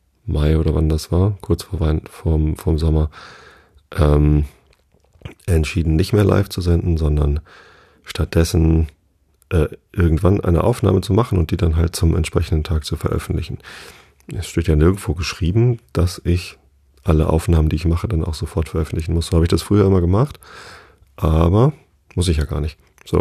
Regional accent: Tostedt, Lower Saxony, Germany; Einmal an Wisted vorbei sozusagen, da wo ich aufgewachsen bin. Ich bin ja hier in der Samtgemeinde Tosted aufgewachsen

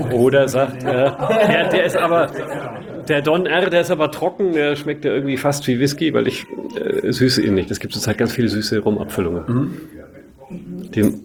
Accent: Bavaria, Germany; Ich komme ursprünglich aus Franken und Franken ist so zweigeteilt.

